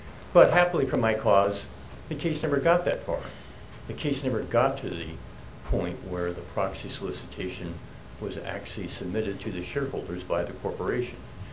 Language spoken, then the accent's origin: English; Petersburg, Alaska, United States; I'm an attorney from Petersburg, Alaska, which is about 500 miles south of here.